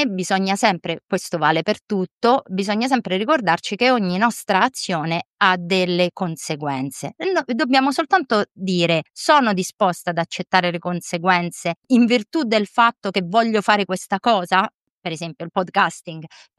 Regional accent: Rome, Lazio, Italy; Sì, romani, sono romana, quindi assolutamente.

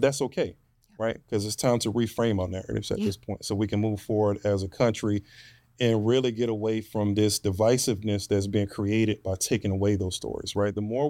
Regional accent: United States; Because I'm an American who's very proud to be an American, right?

